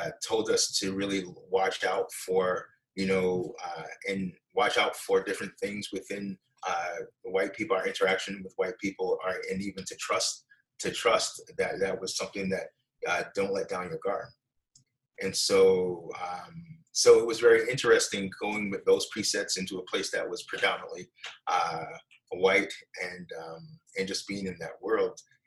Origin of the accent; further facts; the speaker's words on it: Brooklyn, New York, United States; also born or lived in Long Island; when I grew up in Brooklyn and also in Long Island